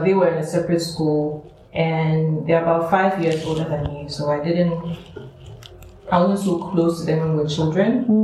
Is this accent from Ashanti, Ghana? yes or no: yes; Kumasi, Ashanti, Ghana; English is a second language; now in United States; I grew up in Kumasi.